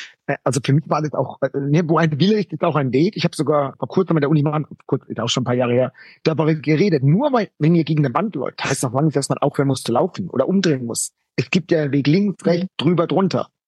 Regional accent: Wiesloch, Baden-Württemberg, Germany; bei uns im Kreis Heidelberg, beziehungsweise ich komme sogar aus Wiesloch-Walldorf, was man wahrscheinlich kennt

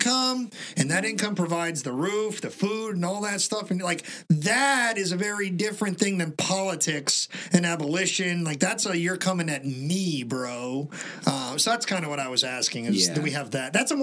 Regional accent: United States; I love being an American, but I don't know that I'd want to go die somewhere on foreign soil.

